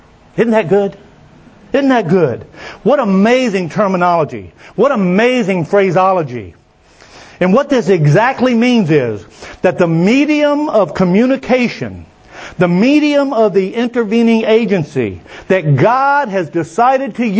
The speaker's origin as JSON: {"language": "English", "region": "Mississippi", "country": "United States", "said": "comes from Lawrence, which I'm from Mississippi. They would have never named one of their children Lawrence in Mississippi."}